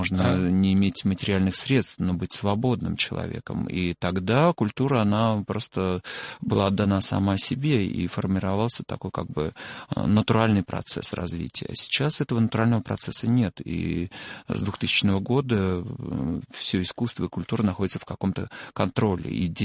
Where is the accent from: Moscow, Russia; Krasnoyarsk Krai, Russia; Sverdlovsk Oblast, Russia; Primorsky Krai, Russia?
Krasnoyarsk Krai, Russia; Norilsk; born there; я родился в Норильске, я очень люблю этот город